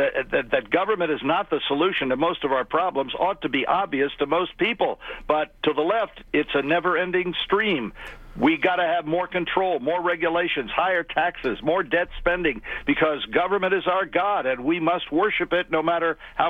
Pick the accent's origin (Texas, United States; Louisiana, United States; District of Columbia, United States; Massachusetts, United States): District of Columbia, United States; Washington; born there; I mean, I was born here in Washington.